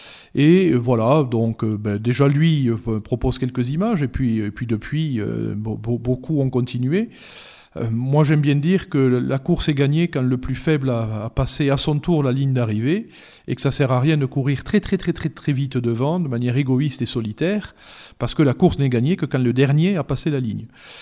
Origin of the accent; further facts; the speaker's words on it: South-West, France; Alors, vous savez, je suis du Sud-Ouest.